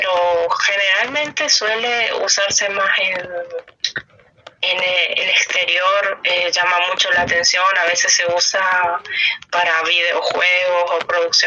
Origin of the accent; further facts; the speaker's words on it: Formosa, Argentina; also born or lived in Corrientes; Mi papá trabaja en Formosa. Yo nací en Corrientes, pero me crié en Formosa.